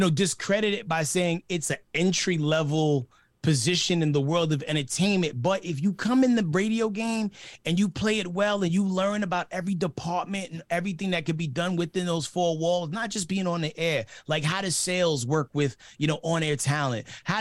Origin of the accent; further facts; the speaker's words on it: New York, United States; moved away; also born or lived in Dallas, United States; I'm originally from New York, but then like most New Yorkers, we found some trouble and had to go down south.